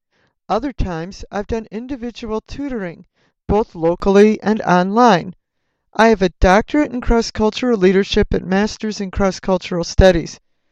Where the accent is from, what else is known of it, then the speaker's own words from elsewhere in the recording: United States; I'm an American with Russian grandparents. I've been teaching English as a foreign language for 22 years now, including 15 years in Asia and the rest to international students and families here in the U.S.